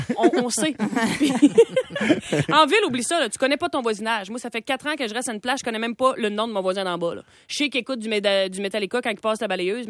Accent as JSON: {"language": "French", "region": "Quebec", "country": "Canada", "lives_now": "Montreal, Canada", "said": "Nous autres, moi et Marilyn, on vit à Montréal, mais on est des filles de région comme vous autres d'ailleurs. Moi, oui. Je viens de la Gaspésie, Marilyn vient du lac Saint-Jean."}